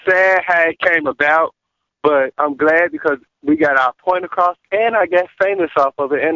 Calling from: Huntsville, Alabama, United States; I am calling from Huntsville.

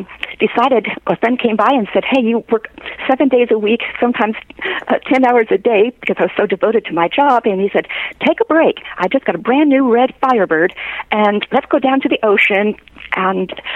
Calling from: California, United States; I'm calling you from lovely Monterey Peninsula. I live off of Highway 68 on the Monterey

